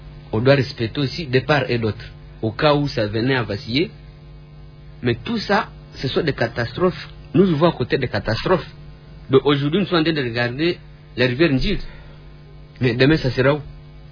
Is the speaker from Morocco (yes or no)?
yes; Morocco; Je viens du Maroc, laissez-moi vous dire, les Marocains adorent leur train, et leur tramway.